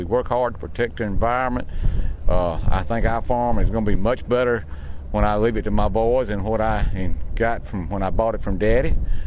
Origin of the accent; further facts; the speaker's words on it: Madison, Georgia, United States; I'm from Madison, Georgia. I'm a second-generation dairyman, and my sons are back with me, so we have a third generation on the farm.